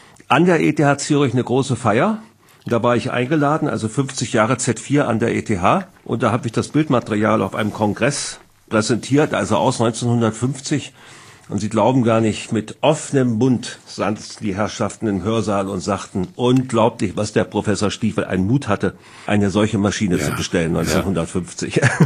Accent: Hindelang, Bavaria, Germany; born there; Ja, in Hindelang, also bei Hinterstein, 1945 am 17. November.

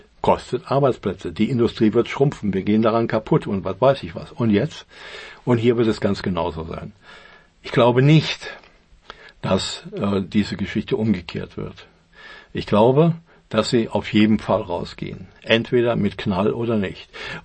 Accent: Germany; Wir als Deutsche wissen das ja am besten überhaupt.

